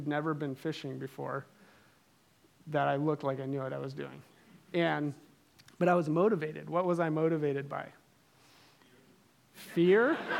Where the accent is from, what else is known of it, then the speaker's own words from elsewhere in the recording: Snohomish, Washington, United States; I grew up in Snohomish, was a small town back then